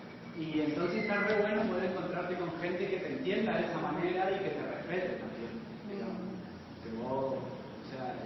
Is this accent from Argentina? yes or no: yes; Oberá, Misiones, Argentina; Como soy de Oberá, mi barrio, al frente de mi casa, a 20 metros era el monte. Me crié haciendo chozas